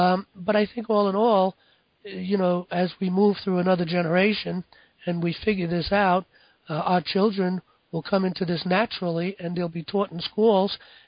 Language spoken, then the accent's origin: English; New York City, New York, United States; I come from New York City, and when I was younger, I was raised in the 50s and the 60s, and in the city, it was always very friendly in the city. Summer nights, I lived in the Bronx.